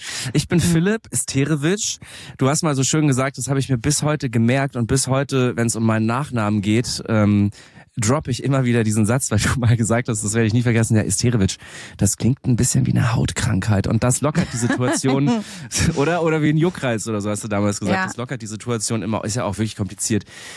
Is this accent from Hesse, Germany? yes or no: no; Munich, Bavaria, Germany; ich komme aus München ursprünglich